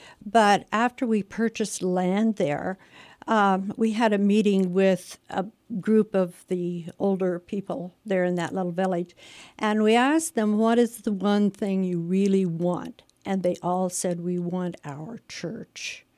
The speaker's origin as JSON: {"language": "English", "region": "Colorado", "country": "United States", "tie": "born or raised there", "also_born_or_lived": "Virginia", "moved": "as an adult", "said": "I was born and raised in Colorado and migrated east later in life and did the most of my career in the Virginia area"}